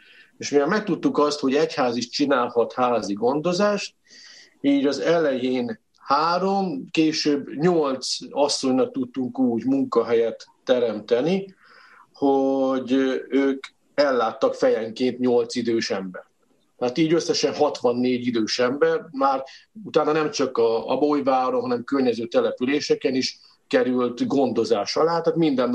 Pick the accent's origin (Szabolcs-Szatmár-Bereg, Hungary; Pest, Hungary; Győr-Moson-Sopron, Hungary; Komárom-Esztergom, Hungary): Szabolcs-Szatmár-Bereg, Hungary; én Szabolcsból származom